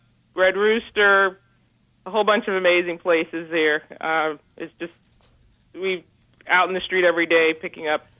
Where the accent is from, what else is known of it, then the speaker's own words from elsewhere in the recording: the South, United States; I grew up in the South. A lot of culinary and people in our families from the South all over.